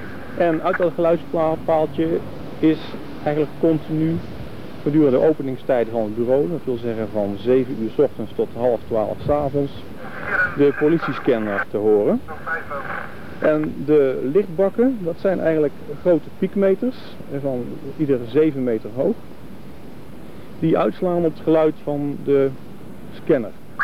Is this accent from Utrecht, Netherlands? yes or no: no; Rotterdam, South Holland, Netherlands; ik kom uit Rotterdam.